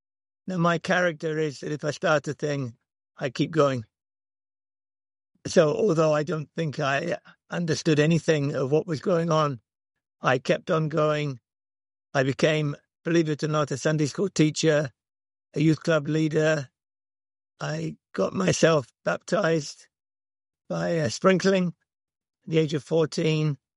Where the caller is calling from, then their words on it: Liverpool, North West England, United Kingdom; I should say that I'm speaking from Liverpool in United Kingdom.